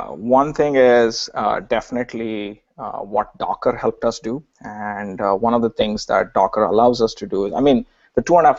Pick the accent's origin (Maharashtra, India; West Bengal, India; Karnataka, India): Karnataka, India; Bangalore; born there; I was born in India, Bangalore, actually.